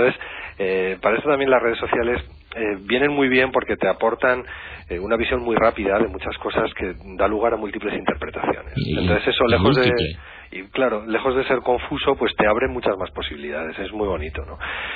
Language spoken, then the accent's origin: Spanish; La Rioja, Spain; Yo soy vecinito riojano, pero me siento muy de allá.